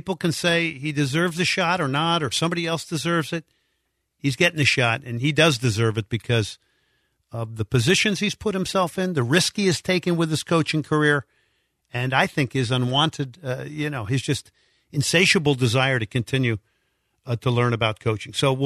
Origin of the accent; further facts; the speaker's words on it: New Jersey, United States; I know this from interviewing Bob Bradley and growing up in New Jersey and knowing about him